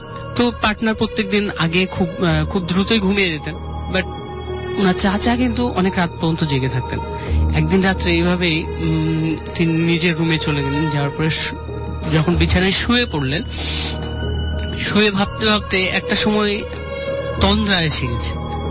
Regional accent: Rajshahi, Rajshahi Division, Bangladesh; now in Dhaka, Bangladesh; রাজশাহী থেকে। আমি এখন থাকছি মিরপুর একে, এখানে থাকি।

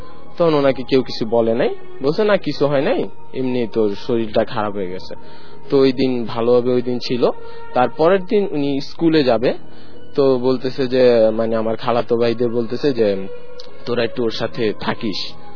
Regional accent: Jamalpur, Mymensingh Division, Bangladesh; now in Dhaka, Bangladesh; হ্যাঁ আমি এসেছি শাহিনবাগ থেকে … আমি এখন আমার ঘটনায় যাচ্ছি।

